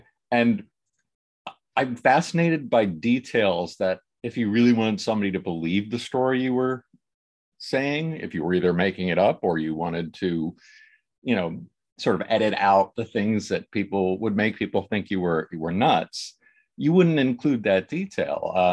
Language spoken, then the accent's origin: English; Midwest, United States; where I grew up in the Midwest, they certainly weren't in any of our bookstores.